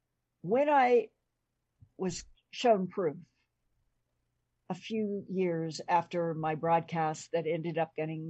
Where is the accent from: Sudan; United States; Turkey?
United States; as an American journalist that I honestly lived and was brought up that I could do and be anything that I wanted to be.